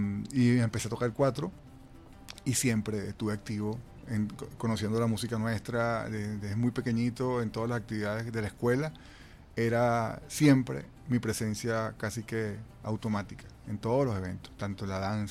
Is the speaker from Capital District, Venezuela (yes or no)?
yes; Caracas, Capital District, Venezuela; born there; Nací en Caracas, 25 de enero de 1972